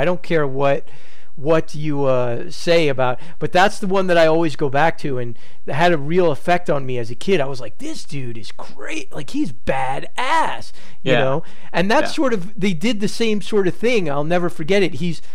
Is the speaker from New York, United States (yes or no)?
yes; New York City, New York, United States; maybe it's just because I grew up in and around New York City when I was a little kid